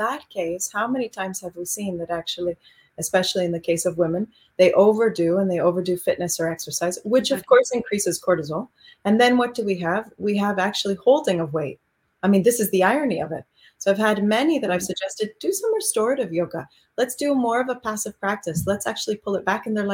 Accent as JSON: {"language": "English", "country": "Canada", "tie": "born there", "said": "I was born here in Canada, right?"}